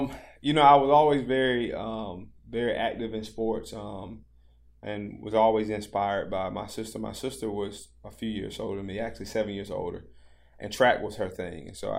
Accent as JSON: {"language": "English", "town": "Pinetops", "region": "North Carolina", "country": "United States", "tie": "born or raised there", "said": "So growing up in Pine Tops, obviously, not much has changed. That was a long time ago. But growing up in Pine Tops, you know, did two things to me."}